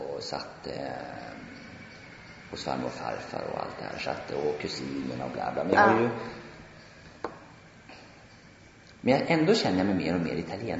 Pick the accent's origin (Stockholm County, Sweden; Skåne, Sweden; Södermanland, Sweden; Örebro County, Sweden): Örebro County, Sweden; Örebro